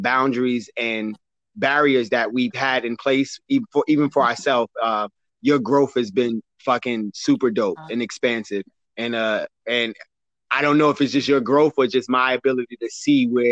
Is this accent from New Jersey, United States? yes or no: yes; Newark, New Jersey, United States; And I learned that at a very young age, like growing up in Newark